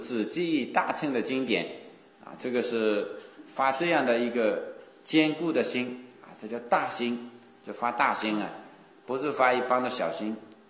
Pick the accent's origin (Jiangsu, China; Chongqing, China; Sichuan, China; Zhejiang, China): Zhejiang, China; Wenzhou; 这是也是我们温州的一个特色，在其他的外地没有这样的，也说明我们温州人呢